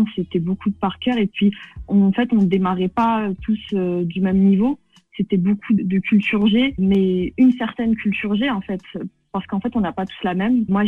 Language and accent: French; Bobigny, Île-de-France, France; J'ai grandi à Bobigny, c'est aussi la ville où je suis née et où je vis encore maintenant.